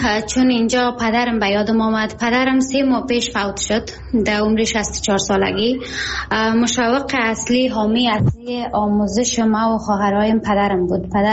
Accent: Khwaja Ghar, Takhar, Afghanistan; ما در ولسوالی خواجه‌غار، میگه ولسوالی ماره، قریه به نام هزارباغ، ما در هزارباغ به دنیا آمدیم، مکتب را در شهر خواجه‌غار تمام کردم

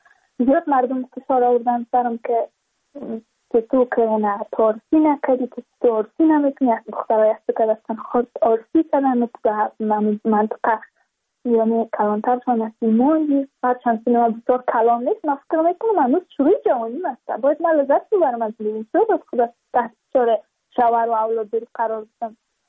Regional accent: Badakhshan, Afghanistan; چون ما از بدخشان هستیم.

